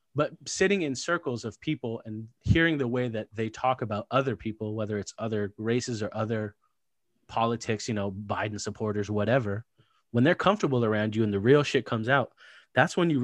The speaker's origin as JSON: {"language": "English", "town": "San Clemente", "region": "California", "country": "United States", "tie": "born or raised there", "said": "Well, for me specifically, I grew up really poor in Orange County."}